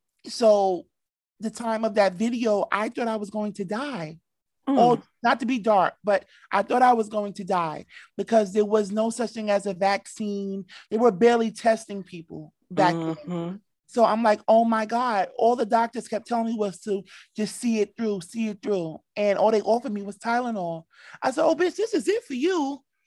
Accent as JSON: {"language": "English", "town": "New York City", "region": "New York", "country": "United States", "said": "I tell people before I identify as queer, I grew up hip hop, right? I'm from New York City. So the queer shit came a little bit later."}